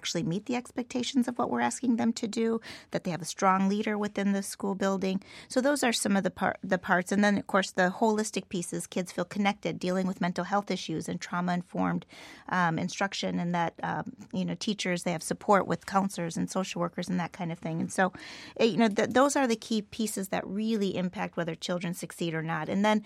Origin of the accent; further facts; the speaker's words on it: Minnesota, United States; I'm from Minnesota, so we have the same problem in Minneapolis Public Schools